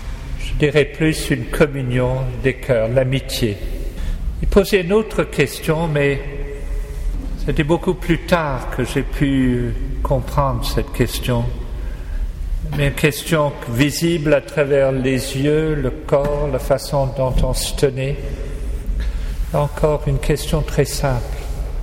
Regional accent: Canada; now in France; Je suis venu en France, je suis Canadien.

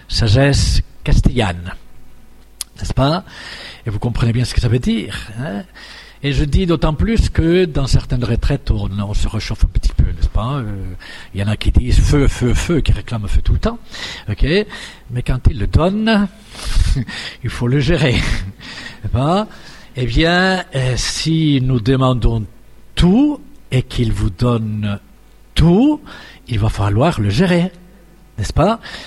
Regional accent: Spain; Je demande, je suis espagnol et j'ai été à l'école d'un grand espagnol

